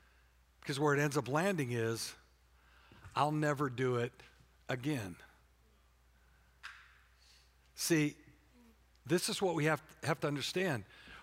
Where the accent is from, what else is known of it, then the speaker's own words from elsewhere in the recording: Warrington, North West England, United Kingdom; Okay, I'm from Warrington, okay? Do the math, okay?